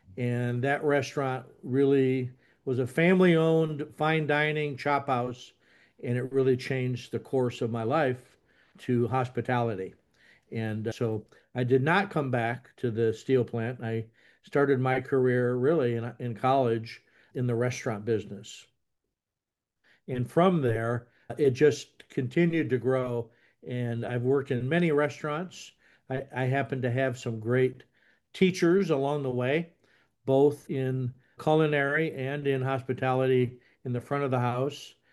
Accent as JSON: {"language": "English", "region": "Michigan", "country": "United States", "tie": "born or raised there", "said": "Well, I was born and raised in Metro Detroit area in Michigan, a little small town south of Detroit."}